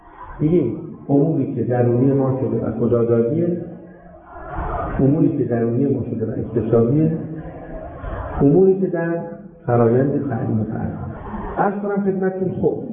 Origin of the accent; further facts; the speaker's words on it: Tehran, Tehran Province, Iran; تو تهران به دنیا آمدم تو تهران زندگی کردم فرزندم تو تهران بوده